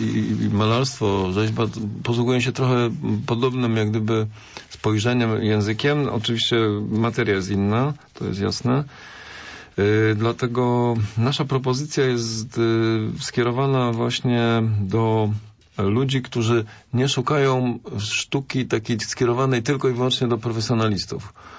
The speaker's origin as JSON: {"language": "Polish", "town": "Poznań", "region": "Greater Poland Voivodeship", "country": "Poland", "tie": "born or raised there", "said": "ja jestem z rodowitym poznaniakiem"}